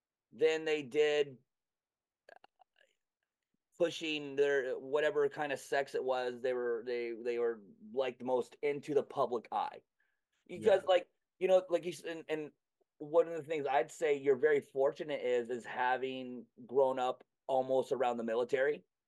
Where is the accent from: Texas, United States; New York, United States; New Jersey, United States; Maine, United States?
Maine, United States; also born or lived in Florida; I grew up in Florida till the age of 10, and then I got moved to Central Maine.